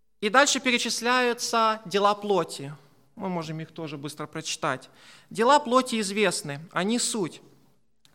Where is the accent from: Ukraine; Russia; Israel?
Ukraine; Ну, мы все были из Украины, и мы, в принципе, с горем пополам летом сдали.